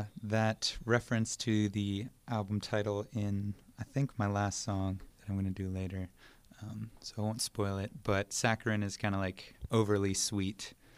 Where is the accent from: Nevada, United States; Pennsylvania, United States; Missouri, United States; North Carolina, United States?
Pennsylvania, United States; Moon Township; So I grew up in Moon Township out by the airport, about 20 minutes from the city.